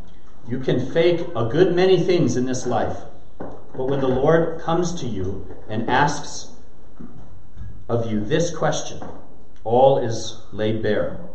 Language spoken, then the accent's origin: English; United States; This is where being American fails us so completely and so utterly. Because as Americans, we are taught that the thing to avoid above all else is being uncomfortable, experiencing pain, having hardship.